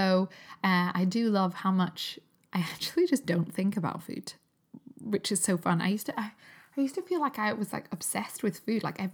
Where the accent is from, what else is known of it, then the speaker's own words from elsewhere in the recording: Newcastle upon Tyne, North East England, United Kingdom; because I grew up in Newcastle